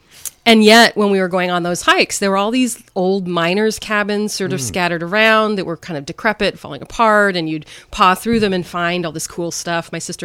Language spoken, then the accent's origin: English; Palo Alto, California, United States; I grew up in Palo Alto, but, you know, went from suburbia during the school year up to this very primitive existence.